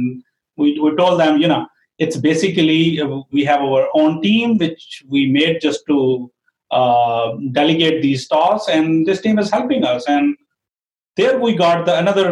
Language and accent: English; Long Island, New York, United States; I am from Long Island, New York